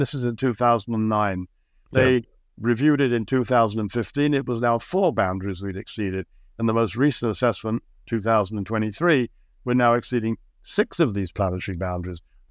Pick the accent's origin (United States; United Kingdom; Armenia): United Kingdom; I grew up in Britain, which, you know, has a sense of itself because it's basically an island.